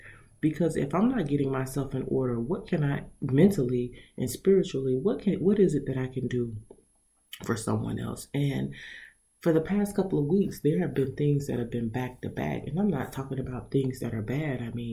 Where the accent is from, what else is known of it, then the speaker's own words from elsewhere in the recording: the South, United States; we're from the South. My granddaddy would say short.